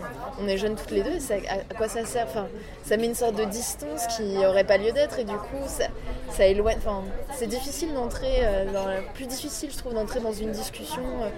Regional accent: France; accent: French; now in Belgium; Enfin, déjà, j'ai un accent français. Et dès que je reviens en France, je fais une seule bise maintenant.

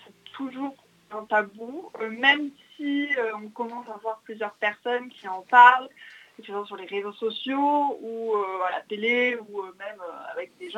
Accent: Paris, Île-de-France, France; born there; also born or lived in United States; je suis née sur Paris, mais j'ai vécu 10 ans aux États-Unis, et pour faire mes études, je suis repartie sur Paris.

